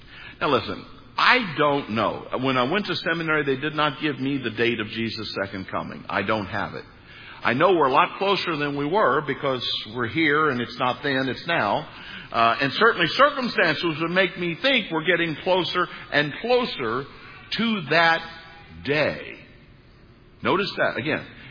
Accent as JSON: {"language": "English", "country": "United States", "tie": "born or raised there", "said": "I grew up on the New Madrid Fault. You maybe never even heard of the New Madrid Fault."}